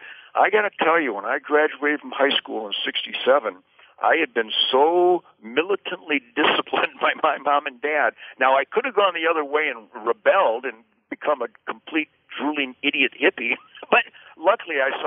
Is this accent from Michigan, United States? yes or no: yes; Detroit, Michigan, United States; born there; now in Texas, United States; I was born in Detroit.